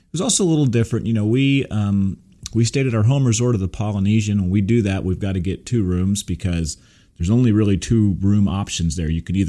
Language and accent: English; Burbank, California, United States; born there; also born or lived in Texas; obviously I was born in Burbank, California, mm-hmm. grew up going to Disneyland, had been ever since I was a kid.